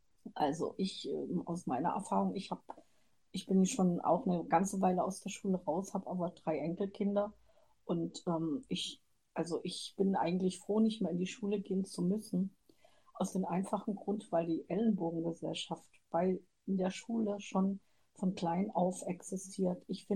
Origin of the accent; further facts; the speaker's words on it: Germany; Also ich komme ja nun aus Deutschland, da ist es nicht so frei geregelt.